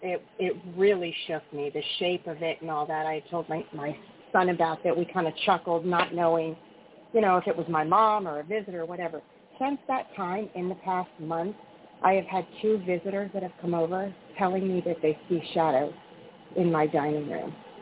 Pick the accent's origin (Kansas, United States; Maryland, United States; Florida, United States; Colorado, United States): Florida, United States; I am from Florida